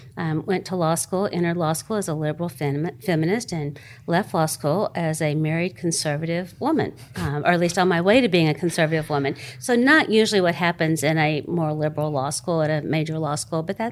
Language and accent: English; Texas, United States; now in Arizona, United States; I was raised in Texas for the most part. I came out to Arizona.